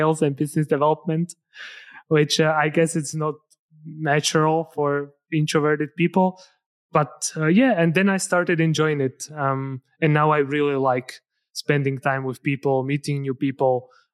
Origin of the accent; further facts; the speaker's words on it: Slovakia; moved away as an adult; now in Scotland, United Kingdom; So I'm originally from Slovakia, went to elementary, middle, and high school here. And then I moved to Scotland for university